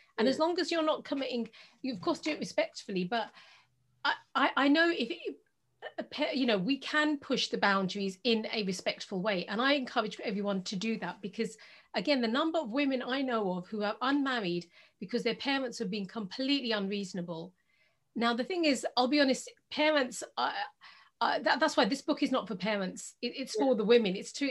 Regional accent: Pakistan; my husband, he's not of the same race as me. I'm Pakistani, he's Gujarati.

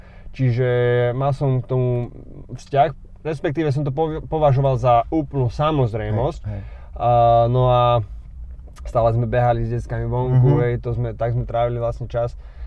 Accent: Nitra, Nitra Region, Slovakia; Som z Nitry, takisto jak Mikele. A študoval som v Prahe 4 roky. Neskôr som prešiel do Bratislavy

